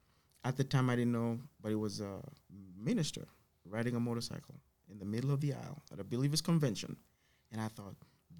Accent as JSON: {"language": "English", "region": "Texas", "country": "United States", "said": "I'm Texan. I just tell people I'm Texan, so and I stick with it. Don't sound like it, but yeah."}